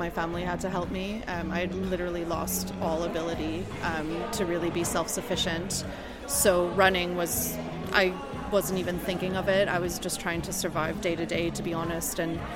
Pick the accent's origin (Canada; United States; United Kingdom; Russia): Canada; In my home country of Canada.